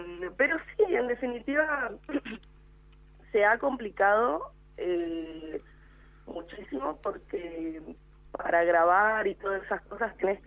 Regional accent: Ingeniero Jacobacci, Río Negro, Argentina; also born or lived in Tucumán; pero nací en Tucumán. Pero nada, mi corazón y yo sé que soy de Jacobacci porque viví toda mi vida y porque siento, si hay un lugar donde me gustaría representar es Jaco realmente.

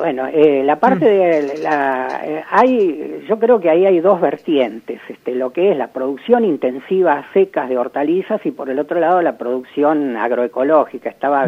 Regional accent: Buenos Aires, Argentina; yo tengo que confesar acá que soy venido y quedado, no soy Nick, no soy nacido y criado, yo vengo de Buenos Aires. Viví casi 40 años ahí, en Buenos Aires, en el Gran Buenos Aires

